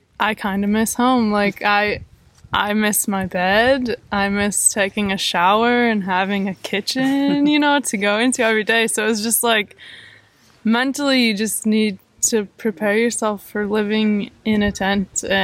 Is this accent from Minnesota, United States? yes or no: no; Wisconsin, United States; I'm from Wisconsin, and this is my first thru hike.